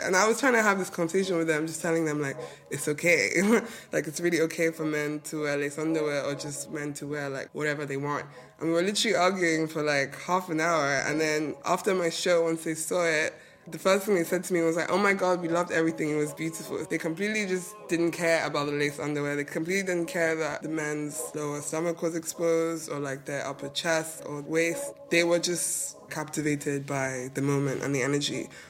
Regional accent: Lagos, Nigeria; my Nigerian childhood, because I grew up in Lagos

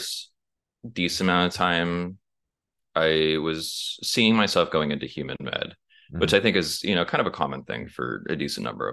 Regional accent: Henderson, Nevada, United States; I'm originally from Vegas. Well, technically Henderson, but you know, it's the Vegas Valley.

